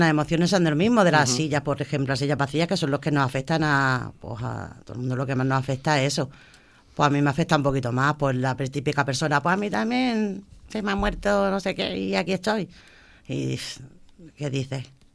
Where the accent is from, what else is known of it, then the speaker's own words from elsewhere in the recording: Sabadell, Catalonia, Spain; born there; now in Cañada Rosal, Spain; Nací en Sabadell.